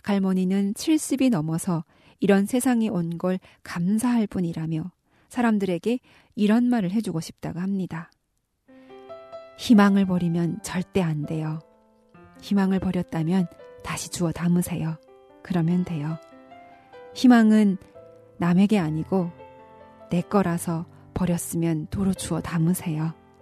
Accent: North Korea

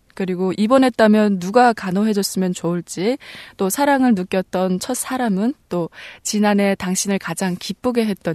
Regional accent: Busan, South Korea; 똑소리 나는 부산여자

